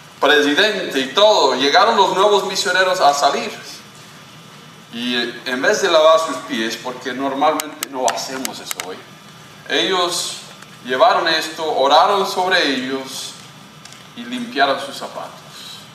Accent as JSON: {"language": "Spanish", "country": "Colombia", "tie": "born or raised there", "said": "porque viví en Colombia, crecí en Colombia"}